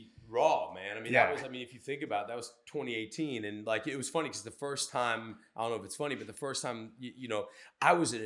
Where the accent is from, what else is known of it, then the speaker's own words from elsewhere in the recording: Cabin John, Maryland, United States; I grew up in Cabin John, and then I went to school in Northwest.